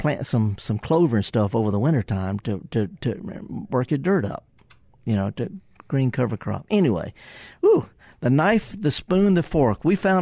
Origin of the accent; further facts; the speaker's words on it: Mississippi Delta, United States; I mean, I'm from the Delta. I get it.